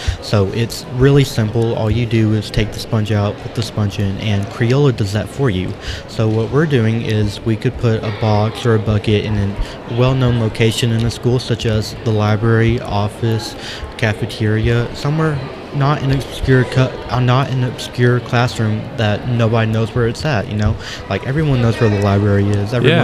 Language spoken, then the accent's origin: English; Paragould, Arkansas, United States; I'm from Greene County Tech, which is in Paragould, Arkansas.